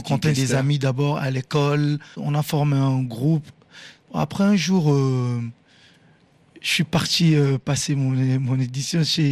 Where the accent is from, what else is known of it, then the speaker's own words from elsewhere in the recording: Kinshasa, DR Congo; born there; Donc je suis né à Kinshasa, au Congo.